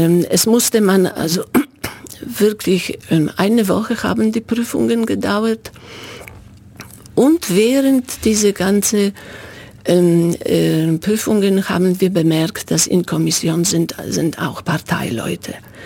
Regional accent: Pomeranian Voivodeship, Poland; Ich komme aus Polen. Ich bin also am Meer geboren. Das ist jetzt in Dreistadt, Gdynien, Sopot, Danzig. Ich habe in Danzig studiert.

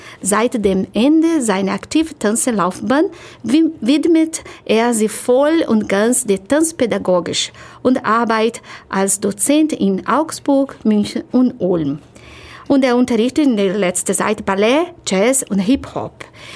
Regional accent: Rio de Janeiro, Brazil; besonders weil er genau von meiner Stadt, meiner Heimatstadt Rio de Janeiro.

